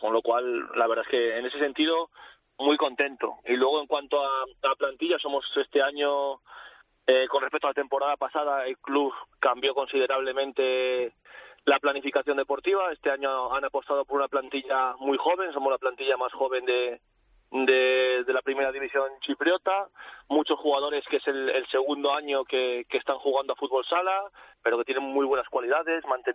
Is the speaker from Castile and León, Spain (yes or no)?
yes; León, Castile and León, Spain; yo soy de León, con lo cual sé de lo que me habla